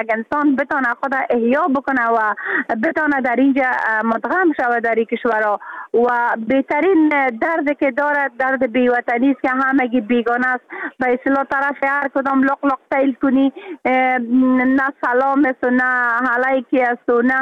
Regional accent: Afghanistan; moved away; حتی حالا که ما در بیرون از افغانستان هستم

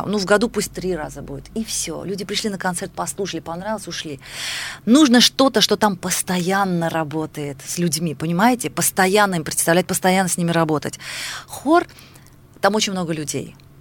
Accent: Azerbaijan; вы наш первый человек, которого мы знаем из Азербайджана, оказывается, у вас такая культура, такая древняя культура

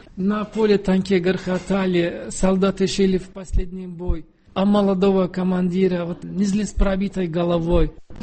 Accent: Turkey; Russian is a second language; А он говорит, вы откуда? Я говорю, из Турции. Так что вы мусульман? Я говорю, да.

